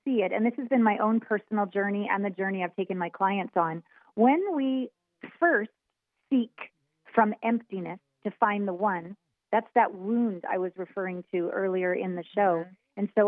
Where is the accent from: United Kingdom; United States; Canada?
Canada; I'm Canadian.